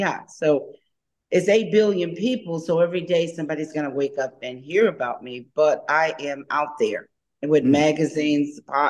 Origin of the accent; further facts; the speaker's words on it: New York City, New York, United States; Well, I'm from New York. I'm a New Yorker. I'm from New York City, the boogie down called the Bronx, of course, and Manhattan.